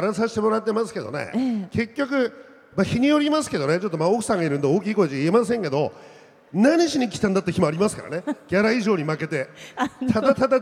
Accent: Akita, Japan; moved away as an adult; うちの実家まで秋田駅前から15分ぐらいで着きますけど

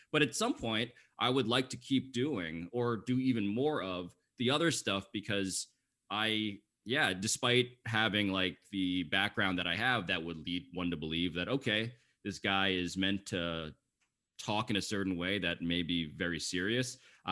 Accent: United States; I'm Filipino. My parents are both from the Philippines, born and raised. That is what I am.

